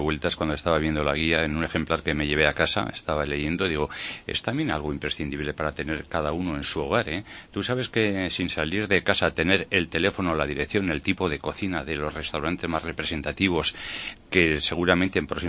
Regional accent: Extremadura, Spain; Hola, soy de Extremadura, buenos días.

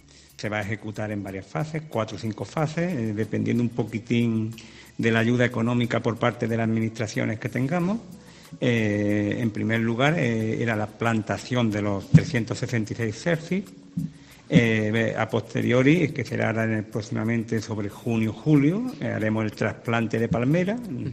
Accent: Casariche, Andalusia, Spain; No, somos de Casariche.

